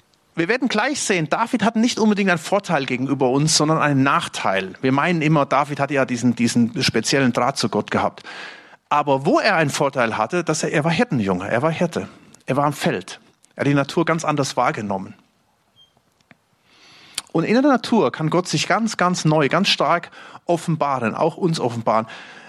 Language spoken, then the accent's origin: German; Stuttgart, Baden-Württemberg, Germany; Wir als Stuttgarter haben da ein bisschen das Problem, wir sehen ja gar keine Sterne mehr.